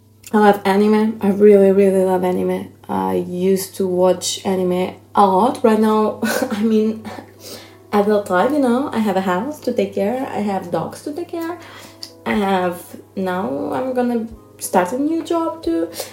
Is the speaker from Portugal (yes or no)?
yes; Portugal; first language Portuguese; English is a second language; I'm from Portugal, I speak Portuguese. So if my English is not the best, it's just because it's not my first language.